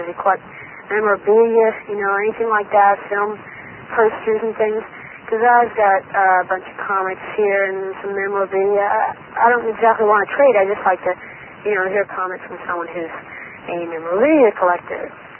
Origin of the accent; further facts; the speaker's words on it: North Hollywood, California, United States; I'm from North Hollywood and we won't change, so ha, ha, ha.